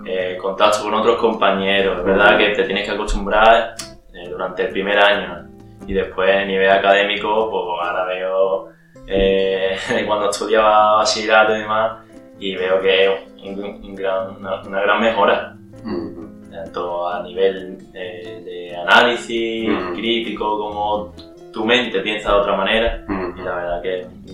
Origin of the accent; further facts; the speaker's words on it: Andalusia, Spain; accent: Andalusian; igual que aquí en España tenemos diferentes dialectos, nuestro acento andaluz.